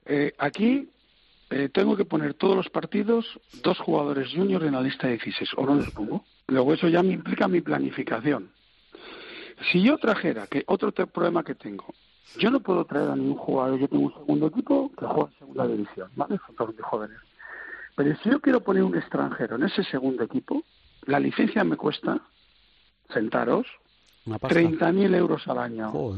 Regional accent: Spain; Yo la veo porque soy español, ¿entiendes?

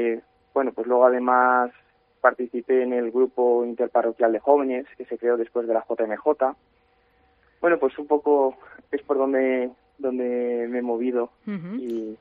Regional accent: Ávila, Castile and León, Spain; en Ávila Capital, sí. Estoy en el barrio donde también, porque yo procedo del barrio del Sur, yo vivo en la avenida Juan Pablo II, ¿no?

